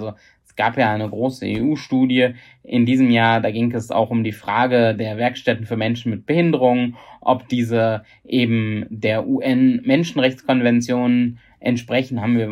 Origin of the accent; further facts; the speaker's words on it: Essen, North Rhine-Westphalia, Germany; meine Heimatstadt Essen